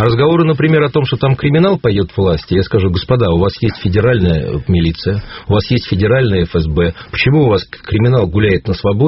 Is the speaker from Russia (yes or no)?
yes; Saint Petersburg, Russia; я как петербуржец